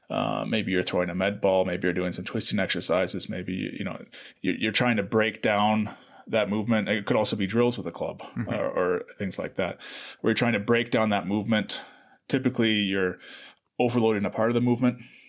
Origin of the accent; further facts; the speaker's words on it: Seattle, Washington, United States; I'm from Seattle, which is right across the border from where he was living.